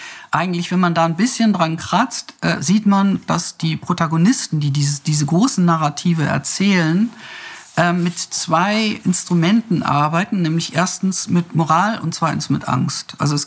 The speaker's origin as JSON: {"language": "German", "region": "West Germany", "country": "Germany", "tie": "born or raised there", "said": "Also ich bin im Westen aufgewachsen"}